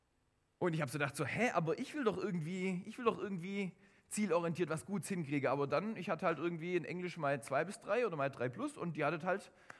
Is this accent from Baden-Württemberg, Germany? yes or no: yes; Baden-Württemberg, Germany; Ich komme aus der Nähe von Schwäbisch Gmünd, das steckt es sogar im Namen mit drin. Das heißt, man kann es nicht verbergen. Ich habe in Wuppertal studiert und da haben sie auch immer wieder gesagt, ah ja, man merkt schon, wo du herkommst.